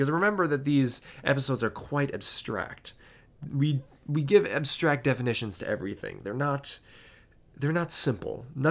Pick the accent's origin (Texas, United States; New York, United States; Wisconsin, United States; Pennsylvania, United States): Wisconsin, United States; Milwaukee; I'm a teenager from Milwaukee, Wisconsin.